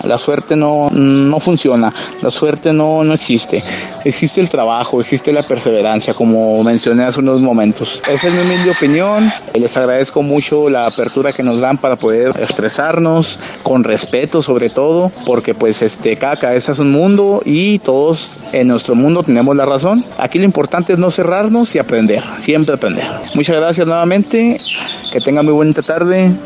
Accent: Chihuahua, Mexico; soy de Chihuahua Capital y mi partido es Gallera el Gavilán.

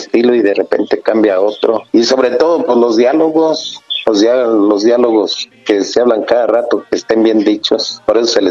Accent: Salamanca, Guanajuato, Mexico; Soy de Salamanca, Guanajuato, a mucho orgullo.

